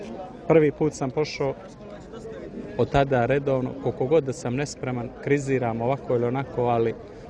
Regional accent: Podgorica, Montenegro; Odavde, iz Podgorice.

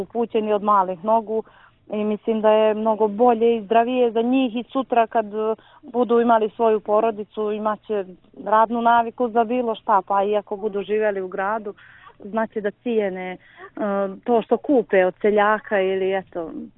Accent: Montenegro; Pa ja sam rođena u Podgorici, tu sam živjela do svog drugog razreda, to jest do neke osme godine sa svojom porodicom.

